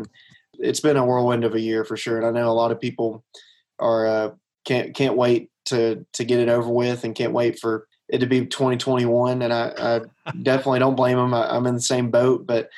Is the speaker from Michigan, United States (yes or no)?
no; Munford, Alabama, United States; He started out in his 20s, and we grew up there in the Munford area. So really, really close, about 10 minutes away from the Super Speedway at Talladega.